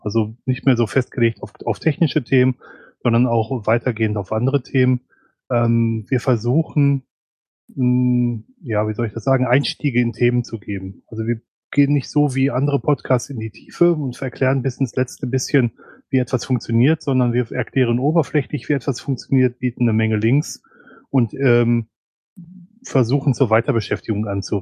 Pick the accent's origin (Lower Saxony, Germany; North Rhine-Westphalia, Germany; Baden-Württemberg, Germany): North Rhine-Westphalia, Germany; now in Düsseldorf, Germany; Also ich komme aus dem Ruhrgebiet, ich habe lange Zeit in Köln gearbeitet und wir sind dann irgendwann nach Düsseldorf gezogen, rund 70 Kilometer von meinem Heimatort entfernt.